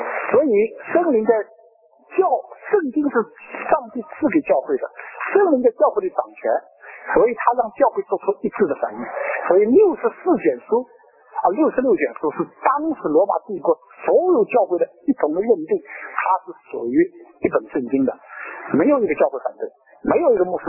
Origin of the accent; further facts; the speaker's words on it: China; 我们中国人不能轻易得自由